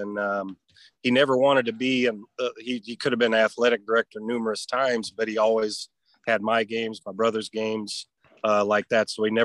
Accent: Iowa, United States; also born or lived in Terre Haute; And I'd been in Terre Haute, which is a community I love as much as me to say as much as I'm from Iowa.

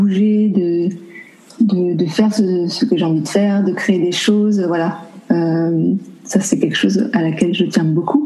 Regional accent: France; moi, j'ai grandi en France, mais mon père est guadeloupéen.

